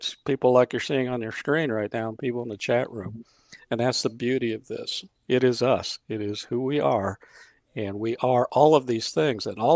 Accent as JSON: {"language": "English", "town": "Dayton", "region": "Ohio", "country": "United States", "tie": "born or raised there", "said": "I'm from Dayton. So, Kimberly, I don't know where you're from. You know, I want to put in there what town you hail from. But, no, I'm born and raised in Dayton."}